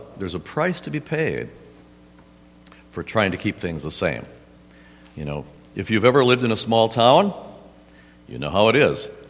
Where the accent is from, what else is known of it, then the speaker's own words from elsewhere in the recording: Wisconsin, United States; moved away; And I never imagined in a million years I would leave Wisconsin, my hometown, right?